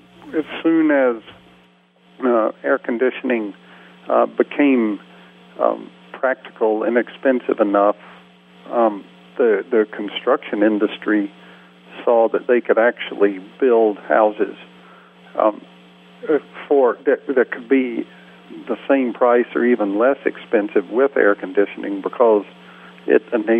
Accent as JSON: {"language": "English", "region": "Georgia", "country": "United States", "tie": "born or raised there", "said": "Yeah, I grew up in Georgia in the late 50s and in the 60s when I was a kid."}